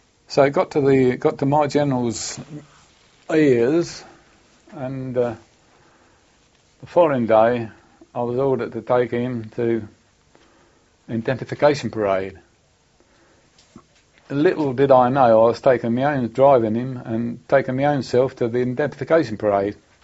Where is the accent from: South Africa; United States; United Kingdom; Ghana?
United Kingdom; naturally, being a British squaddy, the old British soldier was always short of money.